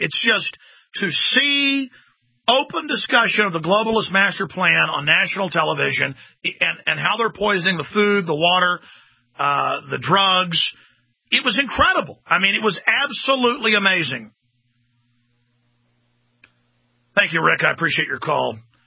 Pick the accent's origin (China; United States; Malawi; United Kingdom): United States; not because they're Jews, not because they're British, not because we're American, but because we've got a big, corrupt, old government.